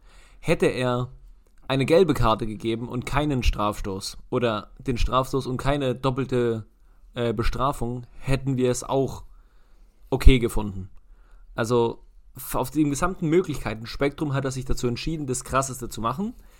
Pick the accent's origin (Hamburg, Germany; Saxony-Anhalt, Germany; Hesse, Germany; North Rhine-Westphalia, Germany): Hamburg, Germany; ich darf Hamburger sagen, weil ich komme ja aus Hamburg